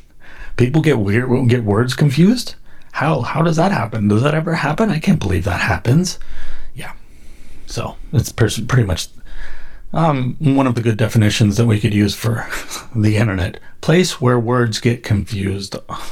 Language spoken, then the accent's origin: English; California, United States; I grew up in California.